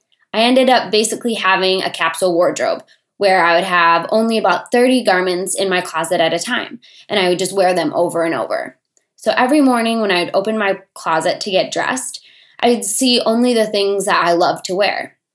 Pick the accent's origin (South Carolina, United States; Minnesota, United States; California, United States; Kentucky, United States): Minnesota, United States; Twin Cities; now in Wisconsin, United States; I am originally from the Twin Cities of Minnesota, so moving to a place where I didn't have any fitness centers